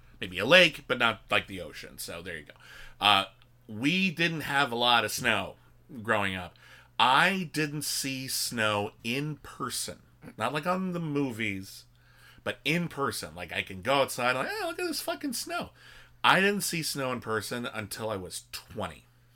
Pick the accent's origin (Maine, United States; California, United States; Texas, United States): California, United States; Whitney and I grew up in Southern California.